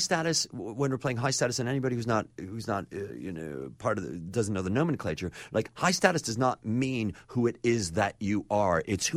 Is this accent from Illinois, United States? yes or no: yes; Chicago, Illinois, United States; now in Los Angeles, United States; To be a Chicagoan in L.A. is huge.